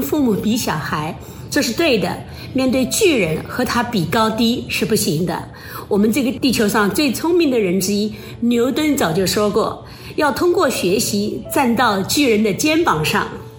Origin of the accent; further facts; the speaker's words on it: Shanghai, China; 我是听到有些我们上海人对小孩的教育啊